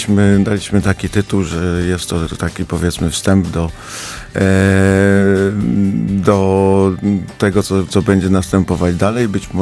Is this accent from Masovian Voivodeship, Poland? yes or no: yes; Garwolin, Masovian Voivodeship, Poland; Nie, ja jestem z Garwolina, tam też się urodziłem, stamtąd pochodzę i bardzo lubię swoje miasto.